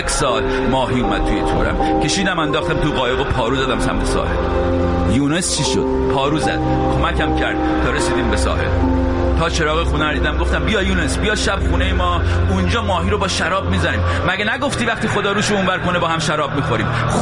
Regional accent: Iran; من ایرانی هستم

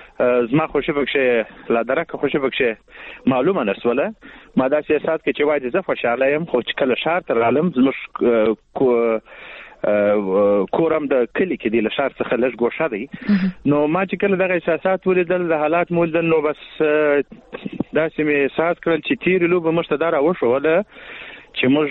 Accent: Lashkar Gah, Helmand, Afghanistan; زه له هلمند څخه یم، لشکرګاه څخه

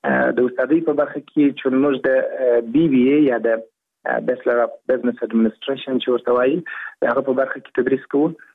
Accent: Nawa, Helmand, Afghanistan; د هلمند ولایت د ناوی ولسوالۍ یم، په هلمند کې زیږیدلی یم او لومړنی زده کړې مې د شونځي زده کړې په هلمند کې کړې

